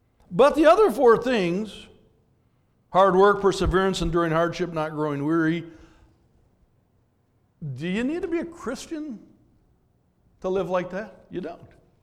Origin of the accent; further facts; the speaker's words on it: Minnesota, United States; We're from Minnesota, so we know what snowflakes are.